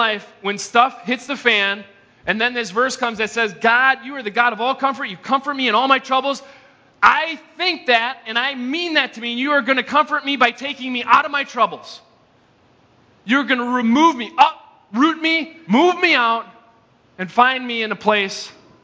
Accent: Shoreview, Minnesota, United States; It's like I grew up in Shoreview, the bad streets of Shoreview, Minnesota.

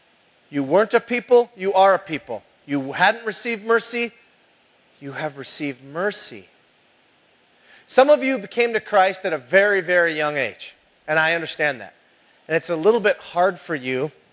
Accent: Minnesota, United States; I'm from the Iron Range, and so some of the quotes you have to take with a grain of salt.

